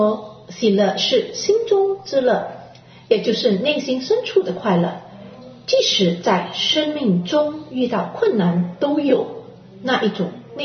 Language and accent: Chinese; Netherlands; 我在荷兰出生，在那里当地，当我小的时候，当地的人他们都认为在去教会都要穿着素黑色严肃的衣服